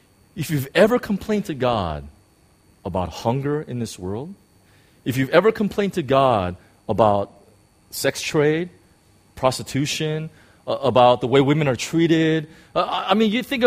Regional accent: United States; I grew up in the United States, and we saw television programs all the time

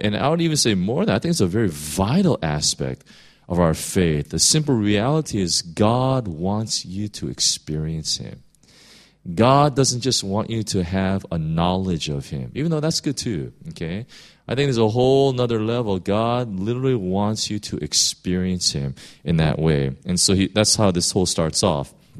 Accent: Chicago, Illinois, United States; when I grew up in Chicago, we used to have a really big backyard, and we used to have apple trees.

